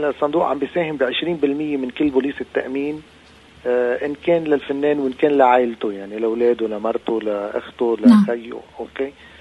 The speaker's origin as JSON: {"language": "Arabic", "town": "Bshwit", "country": "Lebanon", "tie": "born or raised there", "said": "هيدي بمنطقة بضيعتي أنا يعني بشويت."}